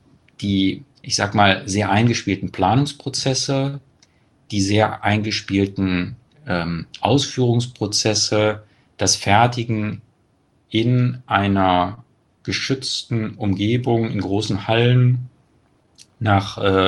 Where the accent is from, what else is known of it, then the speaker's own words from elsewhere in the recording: Cologne, North Rhine-Westphalia, Germany; wenn man mal zum Beispiel in Köln schaut, meine Heimatstadt